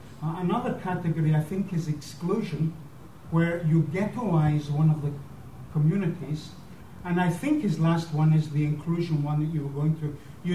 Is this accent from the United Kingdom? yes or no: yes; Scotland, United Kingdom; We're both Scottish and British and European and whatever.